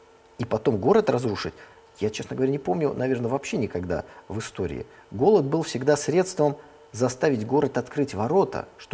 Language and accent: Russian; Saint Petersburg, Russia; А что же в Ленинграде-то не жили припеваючи, я как ленинградец?